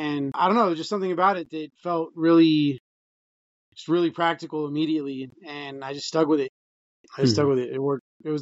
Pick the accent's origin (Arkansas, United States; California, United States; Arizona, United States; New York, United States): California, United States; Lake Los Angeles; And then I ended up getting invited to go to this place out in my hometown, Lake LA, which is like just east of Lancaster proper.